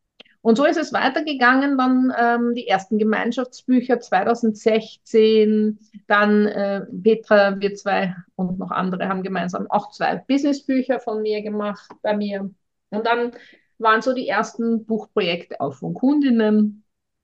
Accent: Austria; also bei uns in Österreich müssen wir 7 Jahre die Buchhaltung aufheben

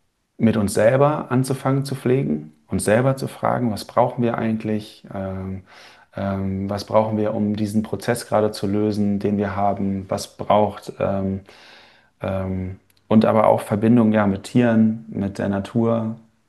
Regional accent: North Rhine-Westphalia, Germany; in Köln oder in Krefeld, wo ich aufgewachsen bin

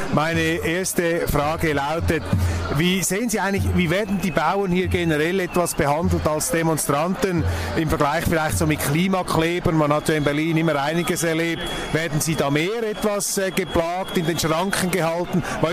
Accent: Switzerland; Also ich habe hier erlebt, jetzt als Schweizer

